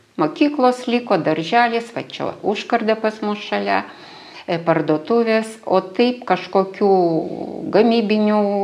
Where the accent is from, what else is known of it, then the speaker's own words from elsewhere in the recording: Vilnius County, Lithuania; born there; grįžau čia, nes gimiau čia, Deveniškių apylinkėse.